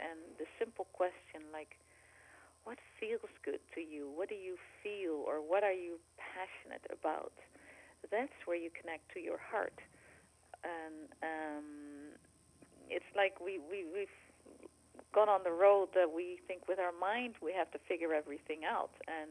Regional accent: Taiwan; also born or lived in Netherlands; he had started his business in Holland, and we came from Taiwan, and we lived in Holland, and we got our kids there and developed our business

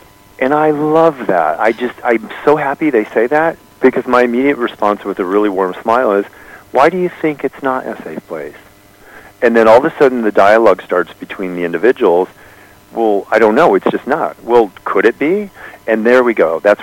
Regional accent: Iowa, United States; I'm actually from Iowa.

